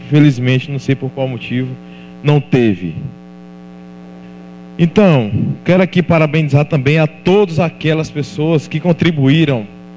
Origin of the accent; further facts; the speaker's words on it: Guadalupe, Piauí, Brazil; Me orgulho de ser filho de Guadalupe. Por este motivo, amo minha terra. Por este motivo, amo o nosso povo.